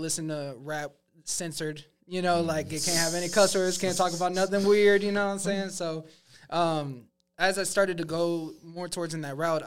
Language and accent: English; York, South Carolina, United States; So, York, because a lot of people, whenever I tell them that I'm from York, they're like, where? And I'm like, Clover?